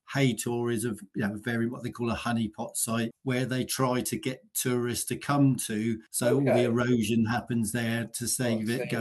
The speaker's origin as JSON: {"language": "English", "town": "Southampton", "region": "South East England", "country": "United Kingdom", "tie": "born there", "lives_now": "Devon, United Kingdom", "said": "Yeah, I was born in Southampton, but I moved down to Devon for work just over 38 years ago."}